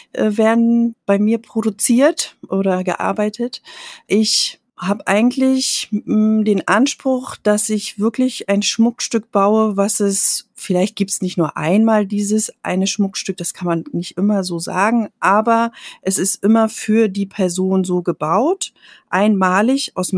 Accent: Dresden, Saxony, Germany; aus Dresden

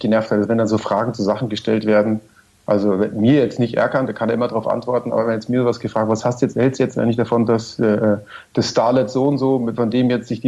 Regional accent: Munich, Bavaria, Germany; Und das sage ich als Münchner

